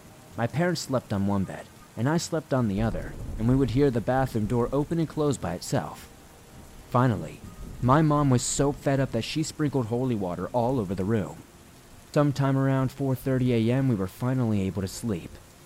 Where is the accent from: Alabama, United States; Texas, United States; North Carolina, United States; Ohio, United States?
North Carolina, United States; I am from North Carolina. I live in a small town right outside of the Charlotte area, and where I currently live, there's barely any paranormal activity.